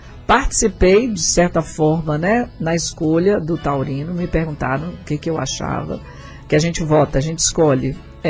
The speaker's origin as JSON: {"language": "Portuguese", "town": "Resplendor", "region": "Minas Gerais", "country": "Brazil", "tie": "born there", "said": "Por exemplo, eu nasci em Resplendor. Eu nasci em Resplendor, porque o médico da mãezinha era doutor Manuel. Então, a minha naturalidade é Resplendor."}